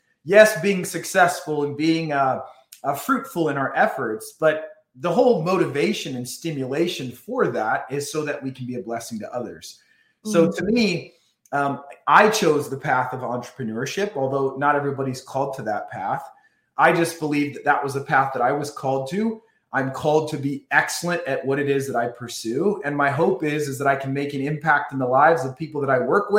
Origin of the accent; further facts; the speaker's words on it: Illinois, United States; I grew up in Illinois. My dad was a general contractor.